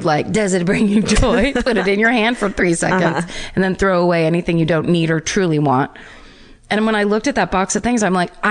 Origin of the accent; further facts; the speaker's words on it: California, United States; No, I'm from Northern California.